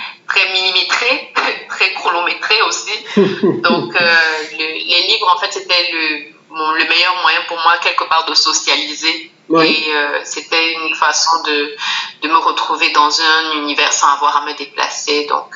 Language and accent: French; Cameroon; moved away as an adult; also born or lived in Senegal; j'ai grandi au Cameroun et juste après mon bac, je suis allée vivre au Sénégal pour continuer mes études universitaires. Mm-hmm. Et donc, j'y suis restée pendant 11 ans, 11 très belles années. Et depuis 3 ans et demi, bientôt 4 ans, je vis au Québec